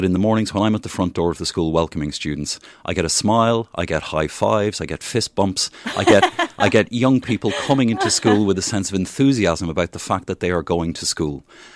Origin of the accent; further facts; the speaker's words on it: Kilkenny, Leinster, Ireland; moved away as an adult; So I'm from Ireland. I've taken over the position of principal, having come from Kilkenny in the Republic of Ireland.